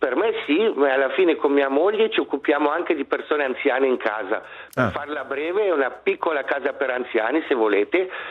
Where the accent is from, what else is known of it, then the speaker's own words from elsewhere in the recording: Muralto, Ticino, Switzerland; Sono nato a Muralto nel 1979, poi ho fatto le scuole come tutti a Muralto, Minusio, sì.